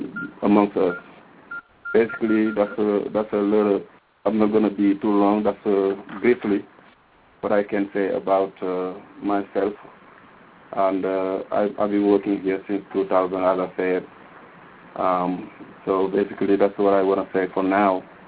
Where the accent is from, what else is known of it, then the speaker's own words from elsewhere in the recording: Senegal; English is a second language; moved away; I am originally from Senegal, West Africa. It is a small country on the west coast of Africa.